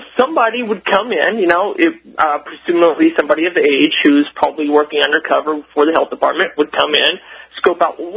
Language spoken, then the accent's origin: English; California, United States; I come from California originally, and I come from a blended family